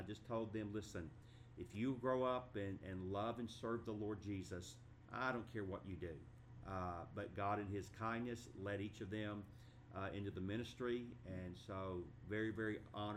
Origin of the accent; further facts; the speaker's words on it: Atlanta, Georgia, United States; Originally, I grew up in Atlanta, Georgia, as did my wife.